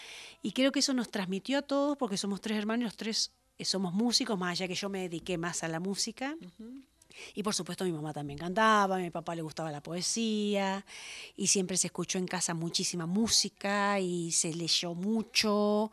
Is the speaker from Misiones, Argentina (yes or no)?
no; Venado Tuerto, Santa Fe, Argentina; recuerdo en su humilde casa en Venado Tuerto, porque yo soy de Venado Tuerto, Santa Fe, escuchar a mis abuelos cantar en italiano y cantar también en criollo